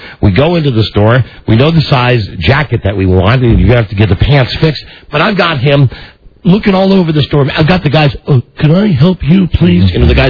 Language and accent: English; United States; I'm voting because I'm an American